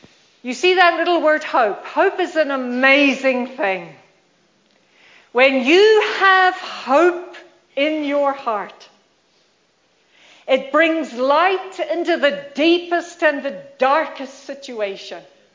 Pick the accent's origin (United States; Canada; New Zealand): New Zealand; I grew up in New Zealand, which is well known for its earthquakes. It sits right on the fault line.